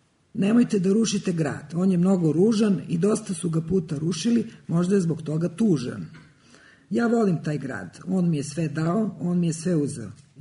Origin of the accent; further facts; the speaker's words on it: Belgrade, Serbia; odrasla sam na Novom Beogradu, onda sam otišla na Đeran pijacu pa sam se opet vratila na Novi Beograd. Vrlo verovatno ću tu i ostati do samog kraja.